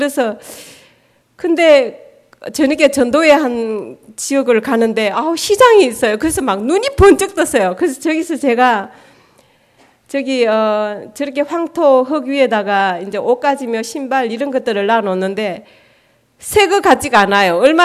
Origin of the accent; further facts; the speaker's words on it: South Korea; 우리는 한국 사람이라고 이제 우리 태극기라고 이렇게 늘 아이들한테 알려줬어요